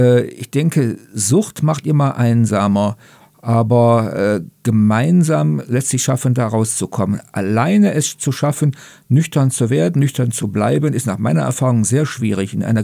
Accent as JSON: {"language": "German", "town": "Radevormwald", "region": "North Rhine-Westphalia", "country": "Germany", "said": "Ich komme aus Rade vom Wald, also gar nicht weit weg von hier"}